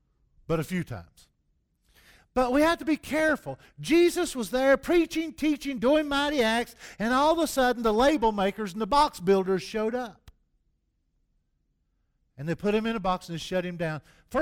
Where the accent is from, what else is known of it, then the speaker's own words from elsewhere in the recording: the South, United States; accent: Southern; I guess maybe it's my southern accent. I'm judged as soon as I start talking anyway.